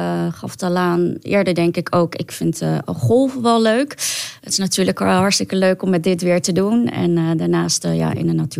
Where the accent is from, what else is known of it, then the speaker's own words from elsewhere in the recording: The Hague, South Holland, Netherlands; Ik kom uit Den Haag. Ja, dus de grote stad.